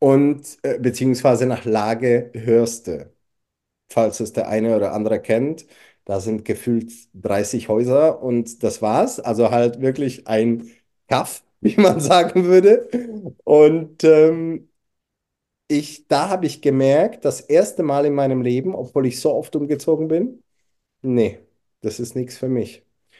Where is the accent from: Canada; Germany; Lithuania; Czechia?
Czechia; Wo kommt denn der her? Und dann sage ich, naja, ich komme aus der Tschechei und so dies und das.